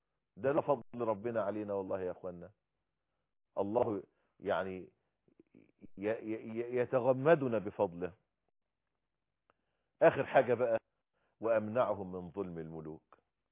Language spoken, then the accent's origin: Arabic; Egypt; بلدنا مصر